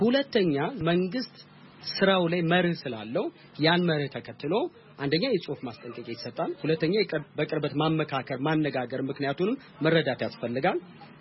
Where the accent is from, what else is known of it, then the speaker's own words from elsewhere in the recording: Bahir Dar, Amhara, Ethiopia; መኖረው እዚህ ባህር ዳር ከተማ ውስጥ ነው። ተወልጄ ያደኩትም እዚሁ ባህር ዳር ነው።